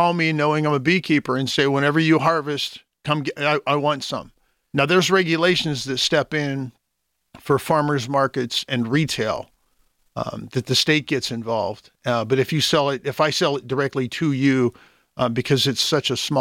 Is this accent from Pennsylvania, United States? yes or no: yes; Clairton, Pennsylvania, United States; I actually went to high school at Sarah Catholic Sarah up in Catholic. White Oak, but I grew up in Clareton.